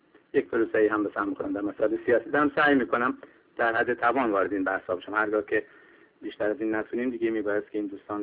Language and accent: Persian; Iran; من همواره خودم به عنوان یک ایرانی بسیار سپاسگزار بودم